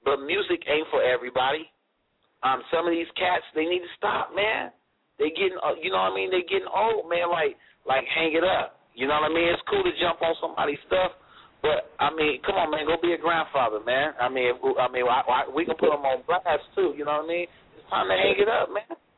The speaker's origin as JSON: {"language": "English", "town": "Stockton", "region": "California", "country": "United States", "said": "even though I'm from Stockton, you know what I mean, most of the peeps and stuff is from SAC, you know what I mean?"}